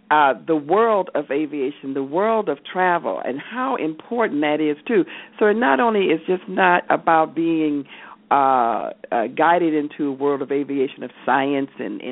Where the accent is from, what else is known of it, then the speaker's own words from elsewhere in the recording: Rantoul, Illinois, United States; Now, I'm from Rantoul, which was Chinook Air Force Base